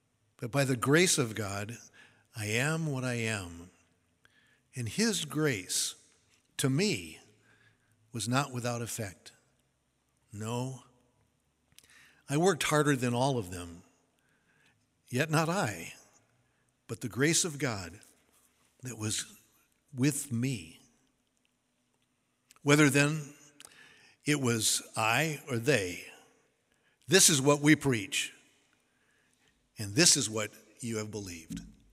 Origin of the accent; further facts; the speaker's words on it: Minnesota, United States; Hey, I'm from Minnesota, the land of very conservative people.